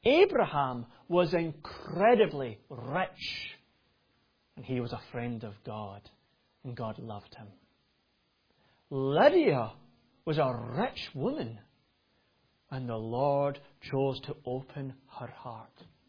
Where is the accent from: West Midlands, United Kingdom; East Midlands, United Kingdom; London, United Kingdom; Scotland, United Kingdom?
Scotland, United Kingdom; And I'm a Scotsman